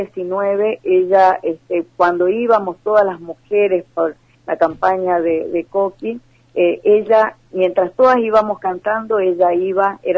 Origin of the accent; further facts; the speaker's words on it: Villa Ángela, Chaco, Argentina; soy de Villa Ángela nacida, mis abuelos fueron uno de los primeros fundadores de acá de mi ciudad